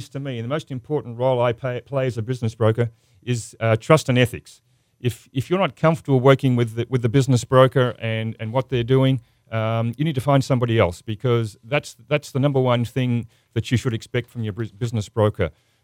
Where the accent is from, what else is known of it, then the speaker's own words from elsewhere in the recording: Australia; accent: Australian; I have a funny accent, and I like to get that out up front. My accent's from Australia. I'm not British. I'm not a New Zealander. I'm an Australian